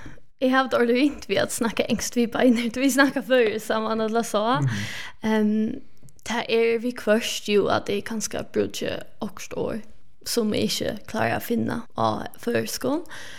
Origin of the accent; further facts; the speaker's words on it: Scotland, United Kingdom; Jag kommer från Skottland. Jag är uppvuxen här